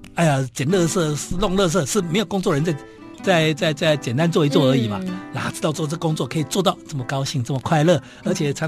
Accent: Taiwan; 印度人跟我们台湾人不一样啊。我们台湾人在搞数学，对不对？

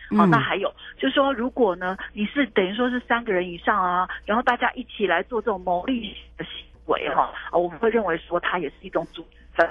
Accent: Taiwan; 所以呢，啊，大家你知道，我们台湾人哈、哦，就是有一颗善心

